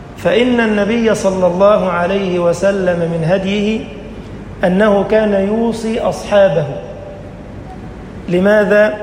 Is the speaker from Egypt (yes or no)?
yes; Egypt; اللهم اجعل بلدنا مصر أمنا أمانا